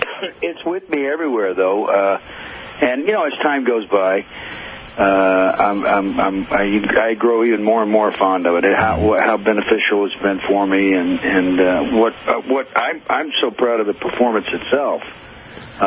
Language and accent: English; Cleveland, Ohio, United States; moved away; I didn't know a soul. I moved from Cleveland, Ohio. I slept in my car.